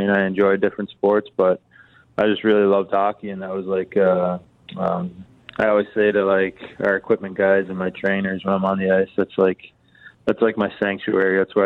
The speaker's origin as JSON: {"language": "English", "town": "Buffalo", "region": "New York", "country": "United States", "tie": "born or raised there", "said": "I was growing up in Buffalo"}